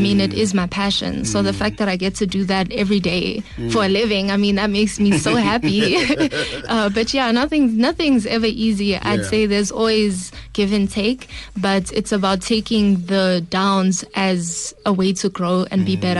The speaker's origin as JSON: {"language": "English", "town": "Johannesburg", "region": "Gauteng", "country": "South Africa", "said": "But yeah, I'm a trap queen. I'm from Joburg."}